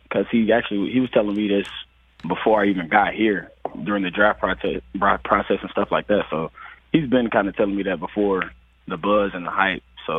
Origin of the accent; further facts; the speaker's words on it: Alabama, United States; I'm from Alabama, so it was just beating Alabama for me.